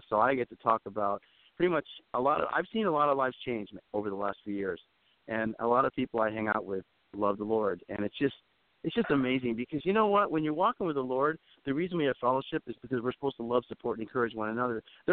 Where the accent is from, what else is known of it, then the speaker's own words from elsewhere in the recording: Jamaica; born there; I may have a little Pentecostal blood in me, being Jamaican born.